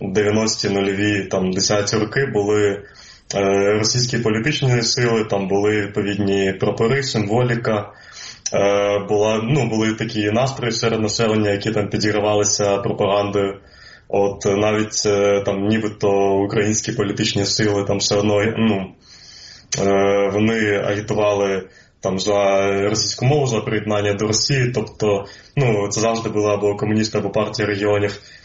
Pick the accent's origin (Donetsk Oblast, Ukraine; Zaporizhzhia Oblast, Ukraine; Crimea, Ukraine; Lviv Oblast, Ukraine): Crimea, Ukraine; Feodosia; moved away as an adult; now in Kyiv, Ukraine; Я народився в Феодосії, жив там до 18 років, і потім в 2012-му переїхав в Київ, коли вступив до Київського національного університету.